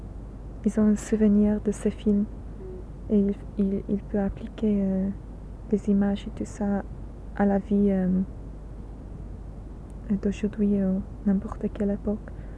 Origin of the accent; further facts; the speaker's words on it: England, United Kingdom; French is a second language; quand je suis anglaise